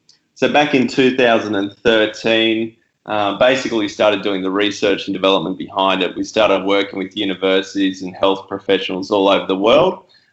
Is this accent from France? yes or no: no; Gold Coast, Queensland, Australia; I grew up on the Tweed in Gold Coast, pretty much a coasty kid